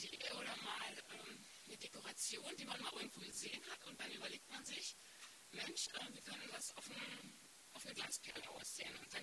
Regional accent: Großeneindorf, Brandenburg, Germany; Also ich bin ja in Großeneindorf aufgewachsen. Großeneindorf ist für mich einfach meine Kindheit gewesen.

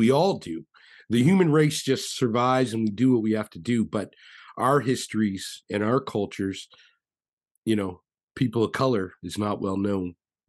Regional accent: Nova Scotia, Canada; Well, from a perspective of Black people and being Nova Scotian and being Canadian

